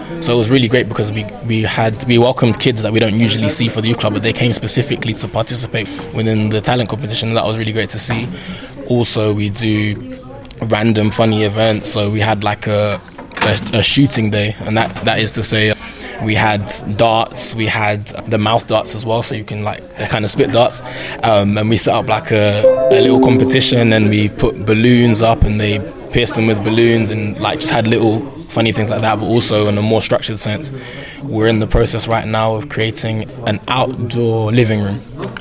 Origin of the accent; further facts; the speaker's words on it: London, United Kingdom; I'm a Londoner.